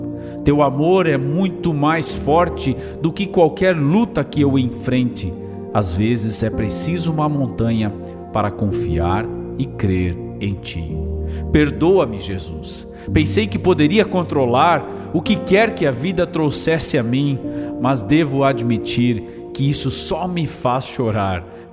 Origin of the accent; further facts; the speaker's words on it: Brazil; assim como nós, brasileiros, trabalhávamos nessa cidade de Darmstadt, na Alemanha, próximo a Frankfurt.